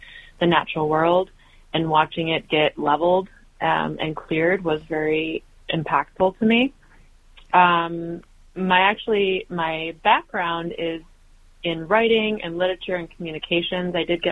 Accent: Northville, Michigan, United States; So I grew up in Northville, Michigan, so in the western edge of the Rouge watershed. I grew up at a time when Northville was not developed. I grew up downtown

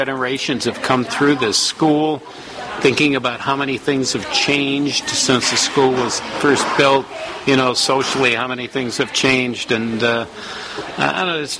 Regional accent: Detroit, Michigan, United States; Well, I'm working right in Osborne High School, and I grew up in Northwest Detroit

